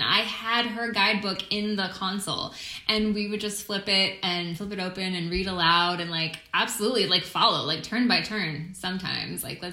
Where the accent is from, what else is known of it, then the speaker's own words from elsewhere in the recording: Maryland, United States; I grew up in Maryland